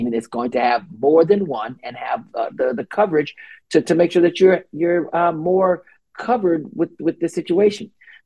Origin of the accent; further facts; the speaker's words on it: Baton Rouge, Louisiana, United States; I am from Baton Rouge, and so I get it.